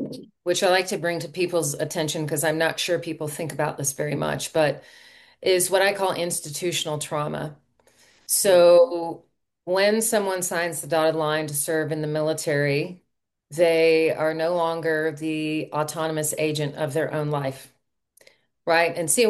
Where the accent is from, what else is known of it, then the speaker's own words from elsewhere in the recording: Southeast, United States; also born or lived in Northeast; You know, I grew up in the Southeast. I spent a lot of time in the Northeast as a child.